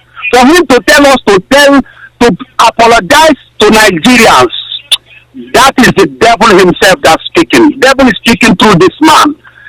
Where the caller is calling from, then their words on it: Ireland; I'm calling from Ireland again.